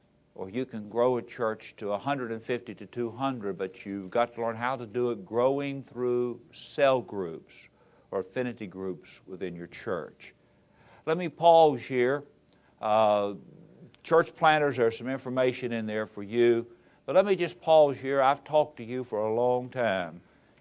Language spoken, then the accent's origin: English; Appalachia, United States; I may have, since I'm from Appalachia.